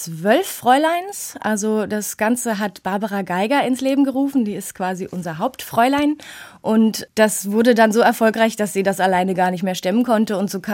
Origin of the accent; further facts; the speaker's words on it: Baden-Württemberg, Germany; Ich bin im Schwarzwald aufgewachsen mit Pferden, Hunden, Katzen, alles, was da eben so rumspringt.